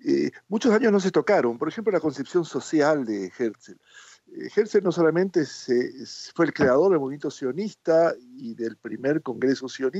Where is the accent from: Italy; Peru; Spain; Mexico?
Peru; Lima; now in Israel; Sí, yo nací en Lima, Perú. Fui partícipe del movimiento juvenil casi desde los 7 años. Vivo en Israel, van a ser 45 años dentro de unos meses.